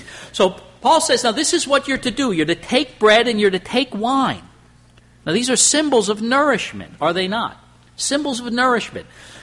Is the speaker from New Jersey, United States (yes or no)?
no; Pennsylvania, United States; We grew up in the Lehigh Valley, and when we went to Pittsburgh, and we're living out there, we're only 300 miles away.